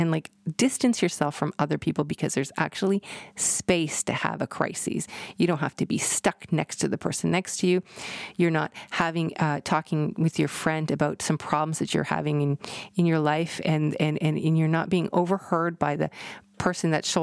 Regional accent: Alberta, Canada; I come from Alberta, Canada, and it is slightly larger than the whole country of France.

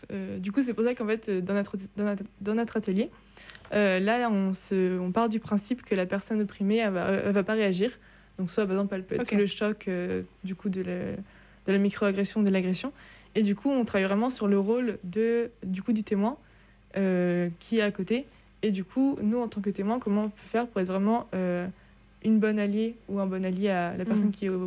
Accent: France; je suis métisse, je dis « je viens de France et tout. »

